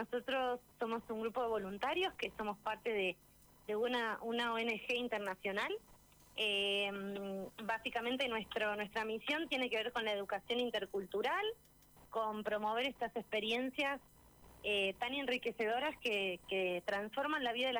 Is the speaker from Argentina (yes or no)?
yes; Argentina; cómo vivimos acá, cómo somos los argentinos.